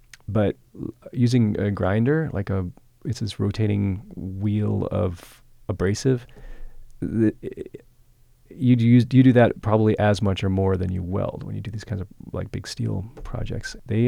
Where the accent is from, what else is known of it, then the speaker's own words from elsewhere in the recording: Bisbee, Arizona, United States; I'm from Bisbee, and I moved back to Bisbee to take care of him.